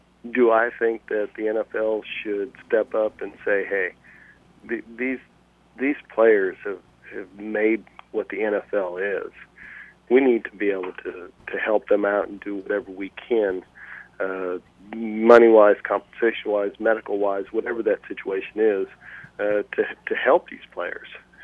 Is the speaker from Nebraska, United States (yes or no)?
yes; Gothenburg, Nebraska, United States; that signing there in the living room table of Mom and Dad's house where I grew up in Gothenburg, Nebraska